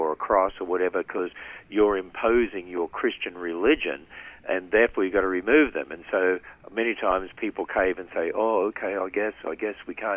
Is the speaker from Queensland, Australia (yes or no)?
yes; Queensland, Australia; We grew up in North Queensland in Australia, and my father was transferred every 3 years as a principal of a school.